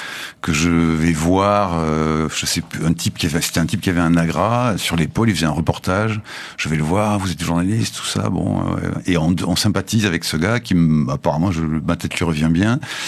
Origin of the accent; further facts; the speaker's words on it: Toulouse, Occitanie, France; et moi je suis toulousain en plus